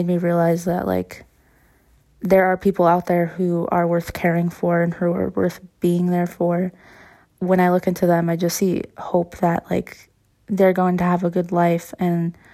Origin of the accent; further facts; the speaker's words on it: Polson, Montana, United States; I am 22 years old. I am Blackfeet and Bitterroot Salish. I'm from the Flathead Reservation in Montana, specifically Polson.